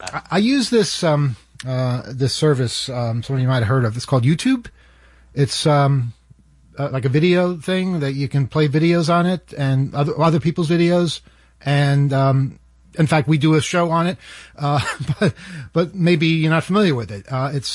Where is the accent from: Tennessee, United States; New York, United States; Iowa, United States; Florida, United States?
New York, United States; Jamaica; When I was a kid, growing up in Jamaica, the one in Queens, that was the sound that the phone would make when I picked it up.